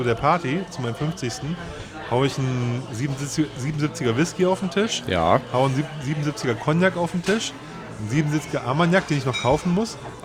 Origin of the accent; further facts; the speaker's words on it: Leipzig, Saxony, Germany; ich als Leipziger habe mir in Hamburg einfach Kundentermine gemacht